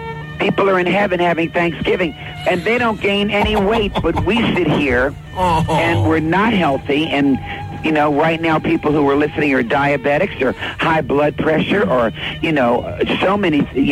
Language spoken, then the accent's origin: English; New Orleans, Louisiana, United States; No, I never did. I'm from New Orleans, Louisiana.